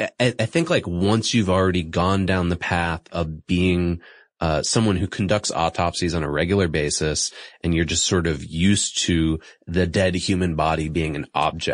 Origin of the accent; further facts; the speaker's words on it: Massachusetts, United States; he was from my home state, Massachusetts